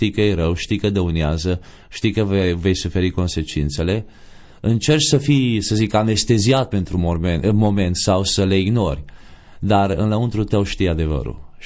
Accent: Ineu, Arad County, Romania; eu am crescut în Ineu, județul Arad

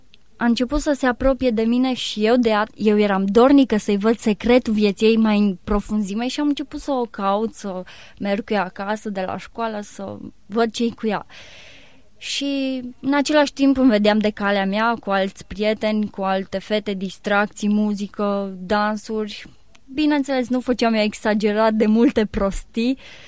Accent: Liebling, Timiș County, Romania; Am crescut la sat, la Liebling, și acolo am avut o copilărie fericită

